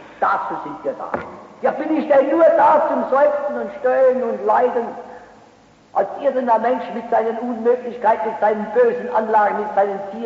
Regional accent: Rhine, Germany; Wir sagen in meiner Heimat am Rhein, sagen wir statt die Kinder, die kennen. Die kennen, heißt die Kinder auf dem Land, die kennen.

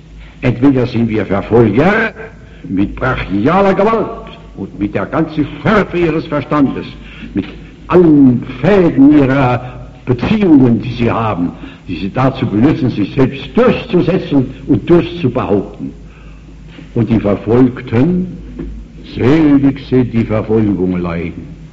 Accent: Worms, Rhineland-Palatinate, Germany; In meiner Heimat in Worms, wo ich wohne, seit 1901 wohne ich dort in meinem Häuslein.

